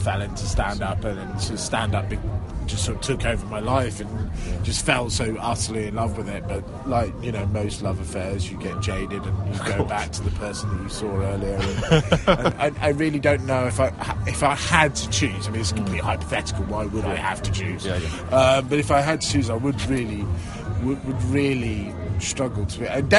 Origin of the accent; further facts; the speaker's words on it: United Kingdom; accent: generic British army accent; also born or lived in Germany; Ended up with a generic British army accent.